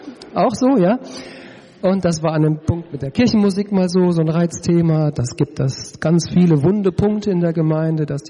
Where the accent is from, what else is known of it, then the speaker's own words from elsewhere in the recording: North Rhine-Westphalia, Germany; Ich konnte das ganz gut ertragen als Ostwestfale, da sagt man manchmal auch, was man meint.